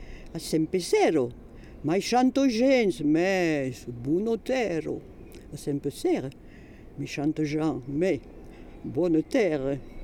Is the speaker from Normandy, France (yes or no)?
no; Occitanie, France; born there; Je suis née, pas à Lectoure, à 30 km d'ici, mais en Lomagne. Et j'ai beaucoup entendu parler le gascon